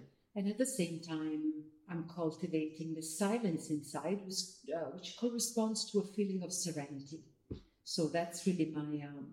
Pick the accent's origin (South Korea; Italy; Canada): Italy; I was born and raised in Italy.